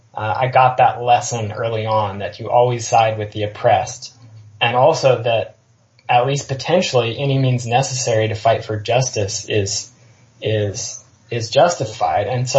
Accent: Seattle, Washington, United States; So as far as my background, I grew up in Seattle, and I grew up in a somewhat conscious environment.

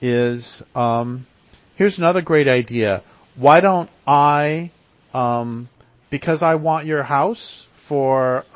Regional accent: Colorado, United States; And I grew up in Colorado, and sometimes we would go way up into the alpine tundra

